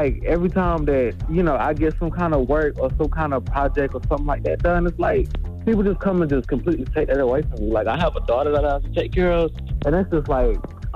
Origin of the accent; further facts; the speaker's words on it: Georgia, United States; I'm from Georgia.